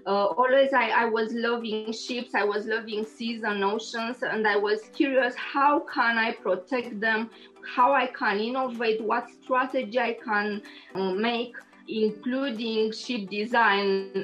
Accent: Romania; English is a second language; now in Liverpool, United Kingdom; I am Romanian, but my profession was making me to see all the world during different projects. And I choose Liverpool because I love Liverpool from my childhood.

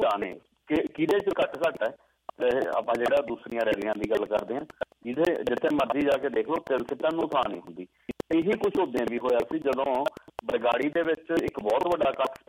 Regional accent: Punjab, India; ਅਸੀਂ ਪੰਜਾਬੀ ਹਾਂ, ਸਿੱਖ ਹਾਂ

